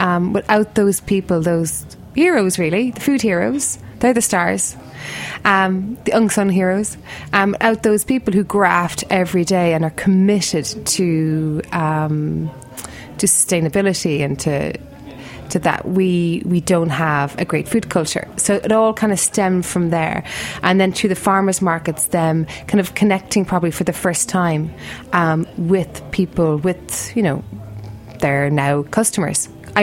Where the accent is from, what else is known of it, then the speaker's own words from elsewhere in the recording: Ireland; you come to Ireland and, you know, we love being Irish.